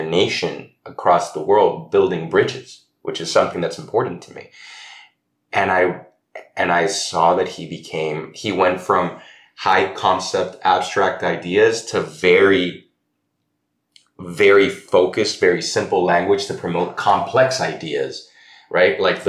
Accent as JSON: {"language": "English", "country": "Peru", "said": "So I'm from South America. I'm Peruvian. We are neighbors with Chile"}